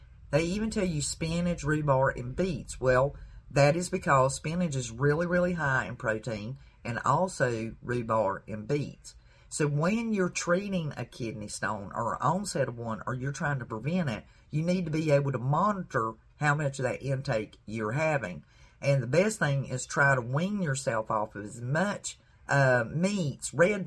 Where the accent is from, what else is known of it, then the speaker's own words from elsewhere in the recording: the South, United States; I'm definitely from the South. You can tell by the way I talk.